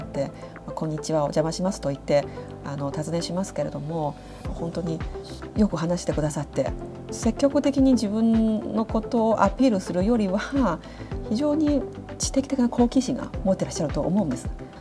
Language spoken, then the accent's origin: Japanese; China; Japanese is a second language; now in Japan; 私は中国人で漢民族があって